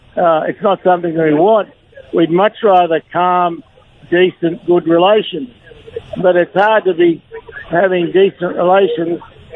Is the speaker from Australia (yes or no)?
yes; Australia; I'll be barracking for him because he is an Australian, and I'll always barrack for an Australian.